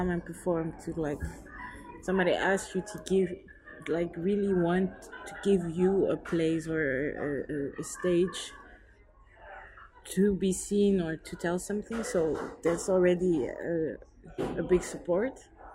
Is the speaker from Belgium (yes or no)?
yes; Antwerp, Flanders, Belgium; also born or lived in Butare, Rwanda; I was born in Butare. That's a city in Rwanda. Then I was raised in Antwerp. That's a city in Belgium. And I was also raised by my mom, who is from Togo. She was born in Abidjan.